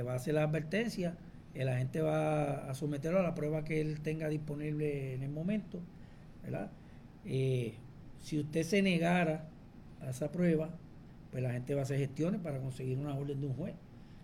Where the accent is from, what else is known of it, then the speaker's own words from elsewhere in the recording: Jayuya, Puerto Rico; Llevo muchos años en esta área. Soy natural de Jayuya. Vivo en Utuado. Tengo una casa en Ajunta.